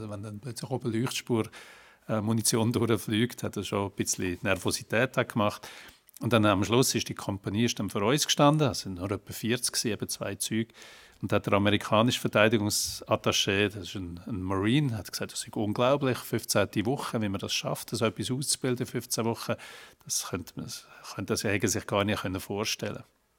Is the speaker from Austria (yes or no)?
no; Switzerland; Und bei uns in der Schweiz ist es immer noch so, dass es in der Verfassung ist.